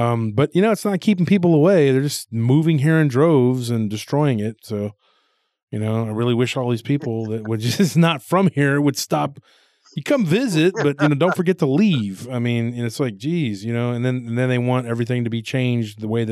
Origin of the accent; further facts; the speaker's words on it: Taylor, Texas, United States; oh, you're from Taylor. You don't know what you're talking about. That's Hickville. And I'm like, dude, Transformers was filmed there.